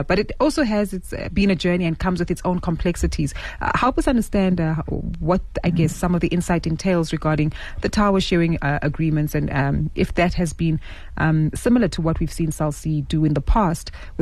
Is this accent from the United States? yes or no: no; South Africa; Now, for many of us as South African consumers, we have typically interacted with this company